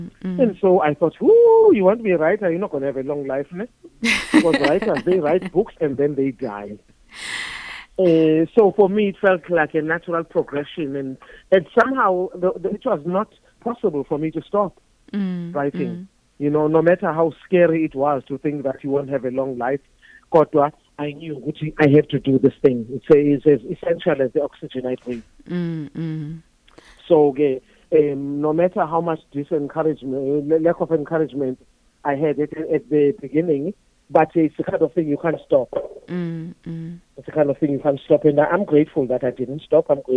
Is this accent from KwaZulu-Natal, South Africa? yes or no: yes; Hammarsdale, KwaZulu-Natal, South Africa; Okay, I was born and raised in Hammersdale.